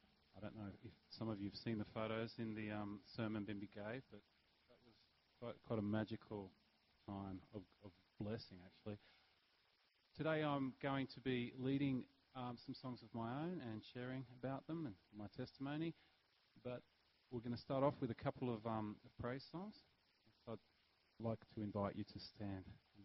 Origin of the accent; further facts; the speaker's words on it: Australia; accent: Australian; now in England; You can probably tell by my accent, I'm Australian.